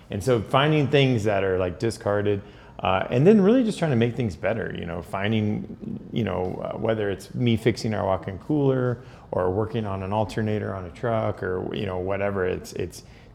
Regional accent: Corpus Christi, Texas, United States; also born or lived in College Station; Yeah, so I grew up in Corpus Christi. I went to college at Texas A&M, so I was living in College Station when I think I came to visit here.

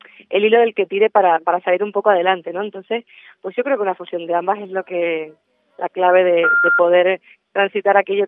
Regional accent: La Palma, Canary Islands, Spain; born there; yo pues nací en La Palma y aunque ahora la vida, la vorágine laboral pues nos lleva por todo el mundo y casi puedes estar poquito en casa

